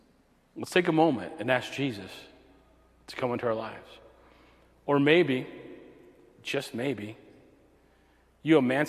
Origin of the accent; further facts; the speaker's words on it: Buffalo, New York, United States; born there; now in Lakeview, United States; Didn't matter that I was born in Buffalo, lived in Riverside to North Evans to Angola to Lakeview now.